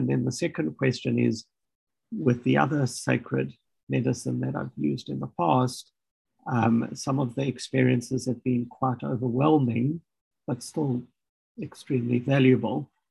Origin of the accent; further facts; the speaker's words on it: South Africa; accent: South African; now in United States; I used to live in South Africa, as you can hear from my accent. I've been living here since 2016.